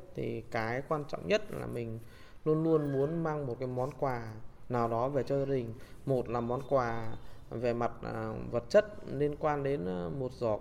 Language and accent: Vietnamese; Sơn La, Vietnam; now in Bắc Giang, Vietnam; Dạ, mình đến từ tỉnh Sơn La.